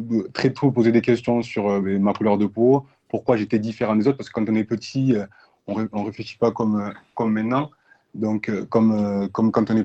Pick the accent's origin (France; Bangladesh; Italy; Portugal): France; Rodez, Occitanie; now in Montpellier, France; du coup, j'ai 30 ans. Donc, moi, je suis né à Rodez, en terre aveyronnaise. J'ai grandi là-bas. J'ai fait ensuite des études d'infirmière sur Montpellier. Et du coup, depuis mes études, je suis sur Montpellier.